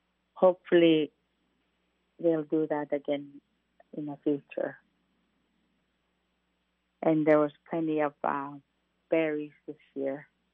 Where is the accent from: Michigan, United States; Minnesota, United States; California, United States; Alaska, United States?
Alaska, United States; first language Yupik; English is a second language; because I think in Yupik and have to translate it into English, because that was my first language